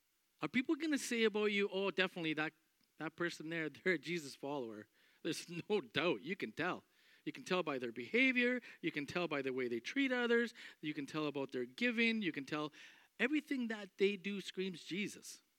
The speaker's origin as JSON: {"language": "English", "region": "Alberta", "country": "Canada", "tie": "born or raised there", "moved": "yes", "said": "Growing up in Alberta, you don't really experience them."}